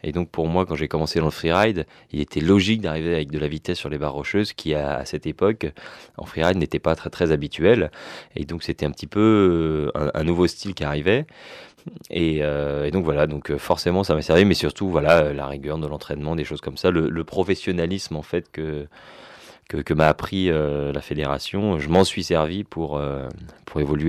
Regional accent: Chamonix, Auvergne-Rhône-Alpes, France; finalement tout reporté chez moi à Chamonix

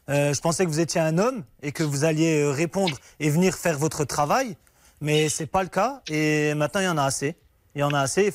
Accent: Grand Est, France; now in Audincourt, France; nous, on est des nouveaux habitants à Audincourt, on vient d'Alsace.

